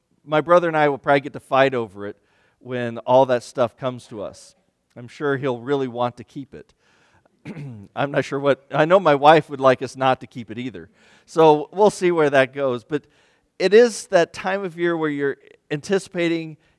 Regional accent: Kansas, United States; But I grew up in Kansas. I grew up about 30 miles south of Lawrence. So all those towns and things she's learning, I grew up around.

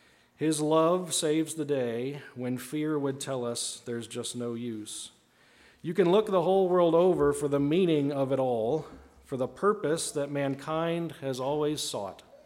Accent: East Coast, United States; now in South Dakota, United States; I grew up in the East Coast, like, so how did you end up in the middle of South Dakota?

